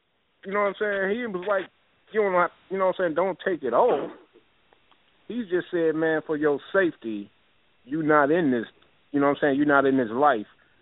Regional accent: Gary, Indiana, United States; I was like, yeah, I'm from Gary.

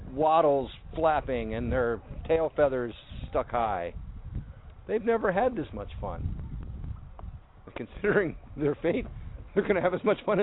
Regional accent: Virginia, United States; We're actually from Virginia. We're up with visiting my in-laws.

